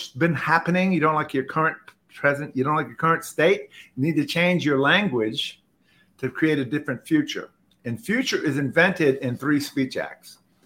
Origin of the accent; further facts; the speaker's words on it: Baton Rouge, Louisiana, United States; from Baton Rouge, Louisiana.